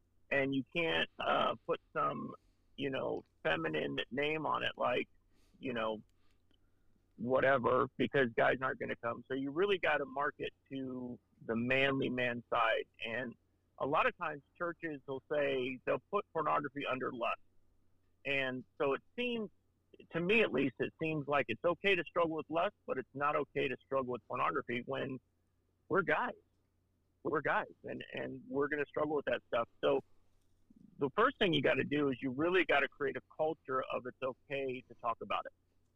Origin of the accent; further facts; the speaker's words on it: California, United States; also born or lived in Detroit / North Carolina; No, I was kind of all over the place. I was born in Detroit, grew up in California, spent 16 years in North Carolina, and now we're up in Michigan again.